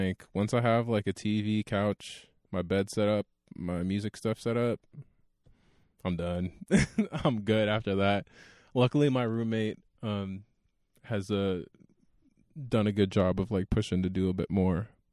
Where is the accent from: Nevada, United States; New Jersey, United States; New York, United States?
New York, United States; I've lived in New York my whole life, because I'm from New York. Little background information, but I'm from Long Island.